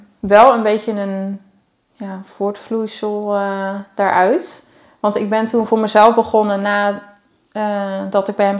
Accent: Hardinxveld, South Holland, Netherlands; ik kom oorspronkelijk uit Haringsveld. Dat ligt hier naast Gorinchem.

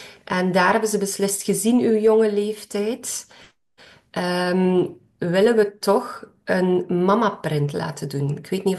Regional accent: Flanders, Belgium; born there; Ik ben geboren in West-Vlaanderen, tegen de Franse grens.

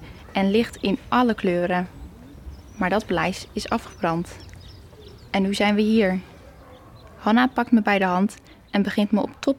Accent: Hamburg, Germany; Dutch is a second language; now in Netherlands; Ze begint als een waterval Duits tegen me te praten, zodra ze weet dat ik uit Hamburg kom.

